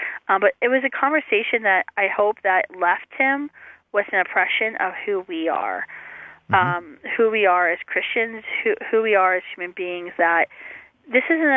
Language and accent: English; West Virginia, United States; I grew up in West Virginia, and, you know, some of the things they say about West Virginia are sometimes true.